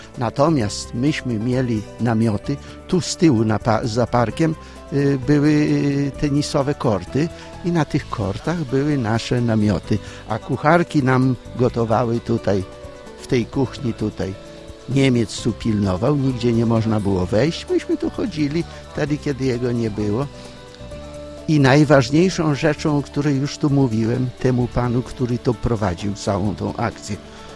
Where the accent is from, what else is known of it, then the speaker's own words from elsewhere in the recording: Podlaskie Voivodeship, Poland; ponieważ pochodzę z Podlasia